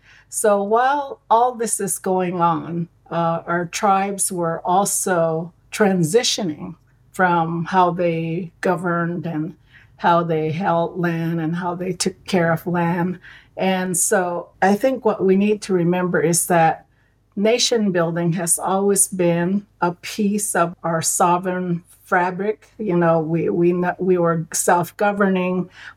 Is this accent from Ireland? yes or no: no; Oraibi, Arizona, United States; I come from Oroibi Village on the Hopi Reservation. My father came from Acoma Pueblo, so Kowatsi to everyone. And so I'm a homegirl. I grew up in a village where we just didn't have radio or television back in the day, and not even electricity.